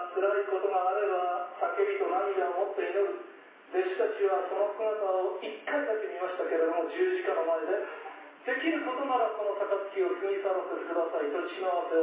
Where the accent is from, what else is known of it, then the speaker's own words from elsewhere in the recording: Tohoku, Japan; でも地元の人とですねやり取りしたら出てくるんです本当に、まあ、本当に皆さん聞いたことがないような言葉を私は語ります。